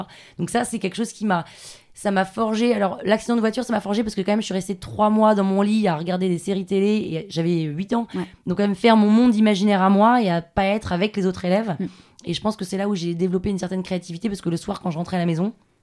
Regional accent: London, United Kingdom; je suis née à Londres parce que mon père était expat. Et j'ai vécu 8 ans là-bas.

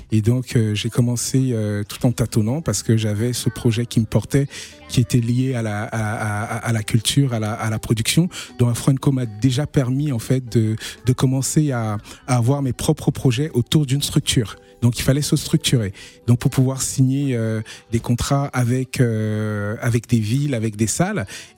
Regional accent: Cameroon; also born or lived in France; j'ai grandi en partie au Cameroun, en France. Et donc, j'ai cette double, en fait, on va dire, cette double culture qui est plutôt un enrichissement.

